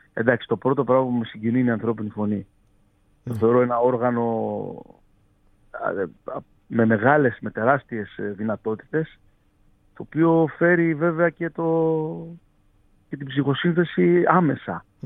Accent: Tashkent, Uzbekistan; όταν ήμουν μικρός στην Τασκένδη που μεγάλωσα και γεννήθηκα

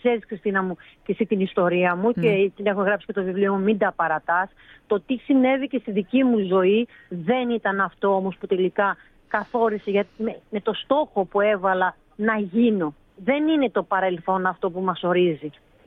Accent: Patras, Western Greece, Greece; εγώ είμαι και από την Πάτρα.

